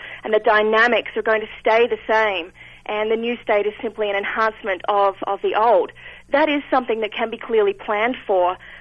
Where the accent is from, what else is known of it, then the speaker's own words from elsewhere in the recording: Australia; accent: Australian; I have a lot of people that ask me if I am from the South, and I just can't help myself but answering them yes. Probably a little further south than most of them are expecting, but yes, I am from the south of here.